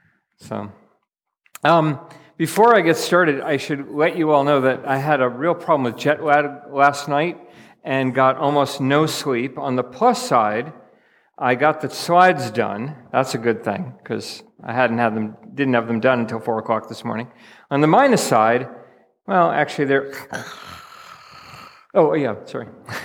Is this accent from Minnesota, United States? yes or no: yes; Minnesota, United States; I come from Minnesota in the USA. I live there all year round.